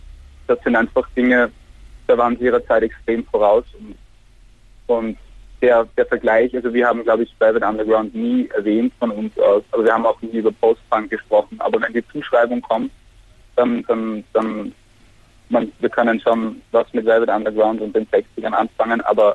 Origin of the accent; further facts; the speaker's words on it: Austria; und wir sind aus Österreich, aber das ist der einzige Zusammenhang.